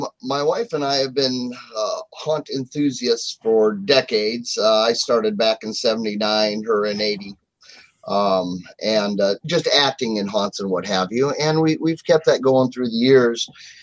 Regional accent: Omaha, Nebraska, United States; I grew up in Omaha, Nebraska.

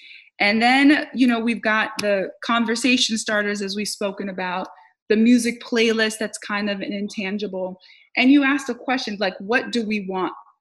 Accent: Haiti; I mentioned earlier, I'm from Haiti.

